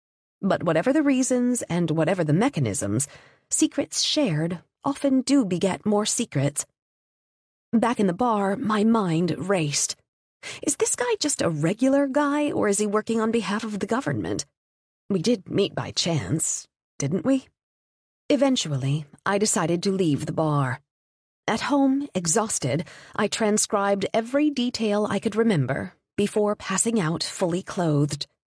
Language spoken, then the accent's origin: English; Puerto Rico; And then I mentioned that I was raised in Puerto Rico.